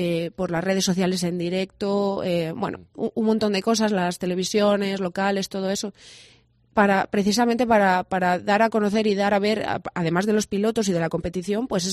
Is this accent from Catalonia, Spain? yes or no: no; Castile and León, Spain; Yo siempre presumo de mi tierra, siempre soy berciana hasta las médulas, como se dice